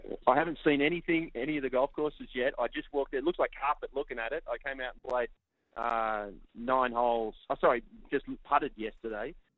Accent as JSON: {"language": "English", "country": "Australia", "tie": "born or raised there", "lives_now": "Dallas, United States", "said": "I live in Dallas. I'm landlocked. The beaches and the ocean's a long way away. So I miss that part of growing up in Australia."}